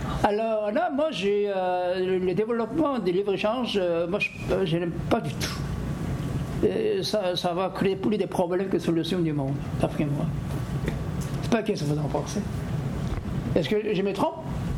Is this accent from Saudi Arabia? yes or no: no; Quebec, Canada; Je suis québécois d'origine coréenne, là.